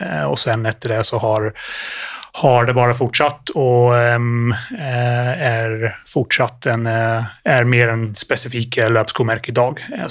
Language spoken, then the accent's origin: Swedish; Ireland; Swedish is a second language; moved away as an adult; now in Sweden; det är en god svorsk dialekt, men jag är inte svensk. Jag är upprinnelig från Irland. Så när jag var 18 så kom jag till Sverige och var satsande orienteringslöpare.